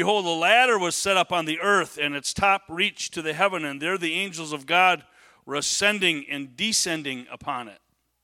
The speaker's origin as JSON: {"language": "English", "town": "Menasha", "region": "Wisconsin", "country": "United States", "tie": "born or raised there", "said": "I was on one side of my hometown, Menasha"}